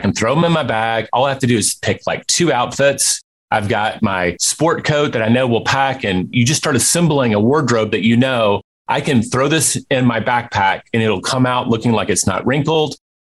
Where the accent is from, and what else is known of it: Memphis, Tennessee, United States; born or raised there